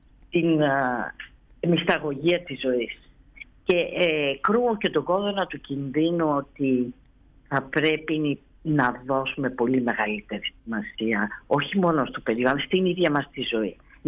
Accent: Larissa, Thessaly, Greece; born there; γιατί γεννήθηκα στη Λάρισα. Η Θεσσαλία έχει τόσο σπουδαίο κάμπο.

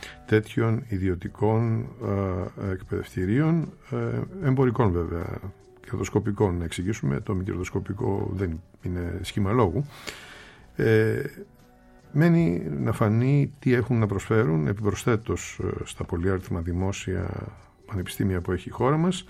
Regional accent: Thessaloniki, Central Macedonia, Greece; Καλημέρα σας στην πατρίδα μου, τη Θεσσαλονίκη

